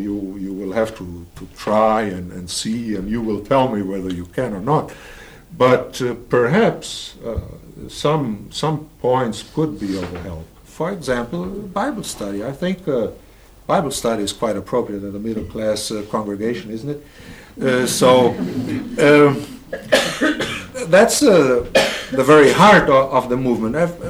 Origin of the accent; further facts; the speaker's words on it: Brazil; English is a second language; moved away as an adult; we come from Brazil, are we Hispanics or... and another category which is used here, that sounds kind of strange for us.